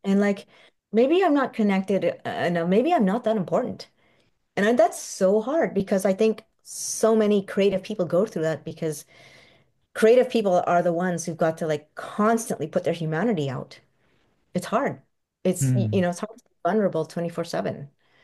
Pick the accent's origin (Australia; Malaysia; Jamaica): Malaysia; now in Canada; like I'm from Malaysia, right? It's my culture. And I don't know it well, but I'm completely integrated into Canadian life, but it's still my heritage, right?